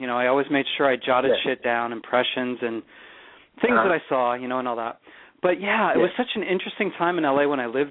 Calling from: Milwaukee, Wisconsin, United States; also born or lived in Los Angeles; I'm calling from Milwaukee, Wisconsin, heartland of America.

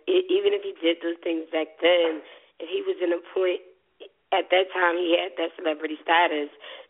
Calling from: Philadelphia, Pennsylvania, United States; I'm calling from Philadelphia.

